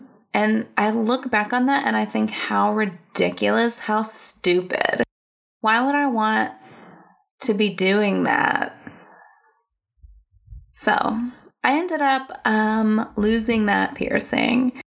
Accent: the South, United States; And I'm from the South, and I was just like showing up.

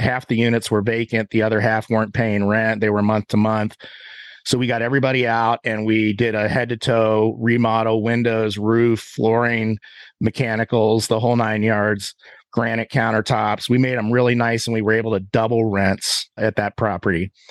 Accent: Ohio, United States; So I'm originally from Ohio. I have ties in Columbus. I have family in Cincinnati

